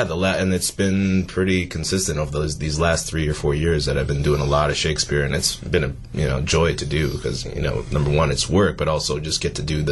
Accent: Bloomingdale, Illinois, United States; I actually grew up outside of Chicago.

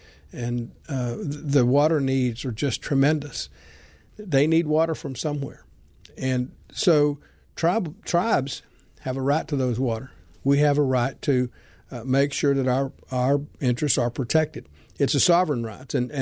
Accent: Oklahoma, United States; I grew up as an Indian boy in southern Oklahoma.

